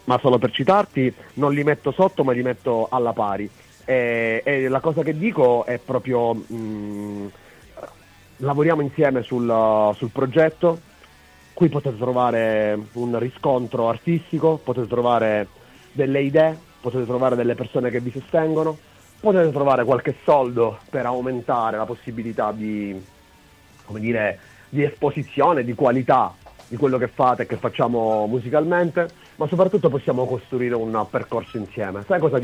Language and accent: Italian; Catania, Sicily, Italy; io sono catanese, un po' milanese, un po' romano.